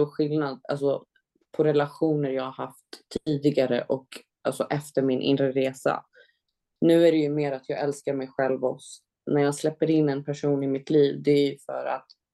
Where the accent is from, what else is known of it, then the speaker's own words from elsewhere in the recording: Rinkeby, Stockholm County, Sweden; Det spelar ingen roll vart du kommer ifrån. Jag är uppväxt i Rinkeby.